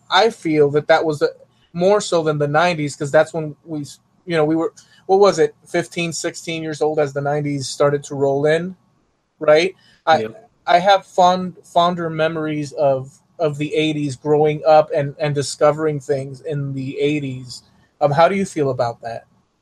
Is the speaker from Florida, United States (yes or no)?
yes; Miami, Florida, United States; obviously I grew up in Miami.